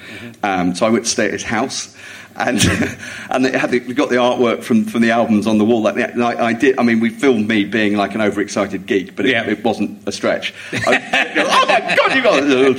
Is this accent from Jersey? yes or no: yes; Jersey; It was growing up in Jersey